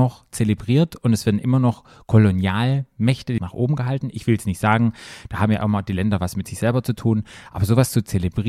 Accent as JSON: {"language": "German", "country": "Germany", "said": "für mich als Deutscher"}